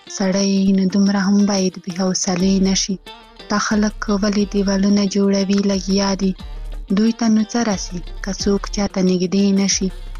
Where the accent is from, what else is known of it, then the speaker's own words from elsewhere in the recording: Khyber Pakhtunkhwa, Pakistan; له وزیرستان نه.